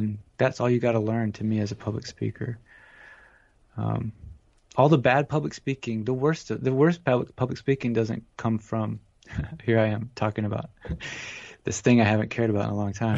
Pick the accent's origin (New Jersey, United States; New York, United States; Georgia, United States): Georgia, United States; And growing up in Georgia, one thing is that it's all closed in.